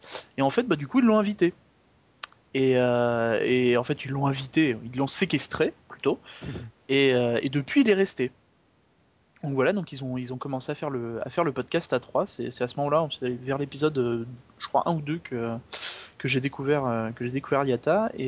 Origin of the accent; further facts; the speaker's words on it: Normandy, France; moved away as an adult; now in Paris, France; je viens de Normandie, donc la campagne profonde.